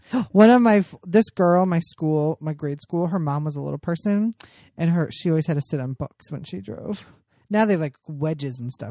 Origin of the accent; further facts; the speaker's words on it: Columbus, Ohio, United States; I mean, I grew up in Columbus, which is a lot better, but similar to Pittsburgh.